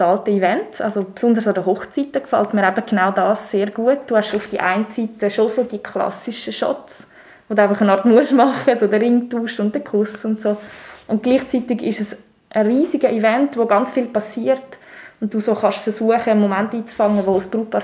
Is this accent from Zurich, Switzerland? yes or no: no; Einsiedeln, Schwyz, Switzerland; Dort tue ich halt gerne so ein bisschen meine Heimat einfach festhalten. Ich mache ja auch jährlich so einen Kalender über Einsiedeln.